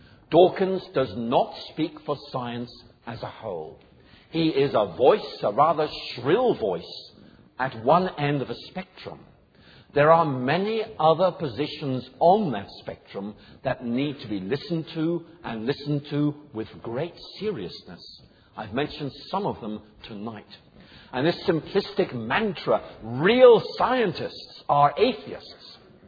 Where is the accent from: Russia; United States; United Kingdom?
United Kingdom; Northern Ireland; growing up in Northern Ireland, that was a major element in my thinking.